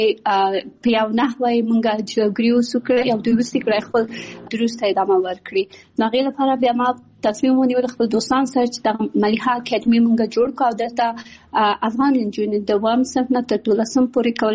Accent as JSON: {"language": "Pashto", "region": "Kabul", "country": "Afghanistan", "tie": "born there", "also_born_or_lived": "Pakistan", "said": "د ملیحې اکادمي بنسټ ایښودونکی یم. زه په کابل کې زیږیدلې یم او خپل ابتدایي تعلیمات مې په پاکستان کې کړی او بیا ثانوي او بیرته پوهنتون مې په کابل کې ویلی ده."}